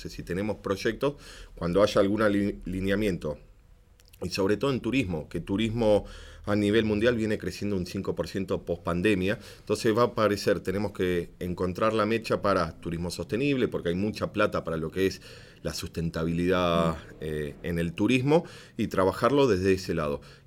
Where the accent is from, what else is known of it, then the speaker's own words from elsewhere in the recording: Argentina; ni hablar de la cordillera, que es de donde vengo.